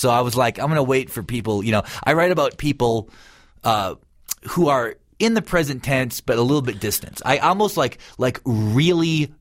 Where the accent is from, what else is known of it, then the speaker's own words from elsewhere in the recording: Midwest, United States; the first one was about like glam metal growing up in the Midwest and listening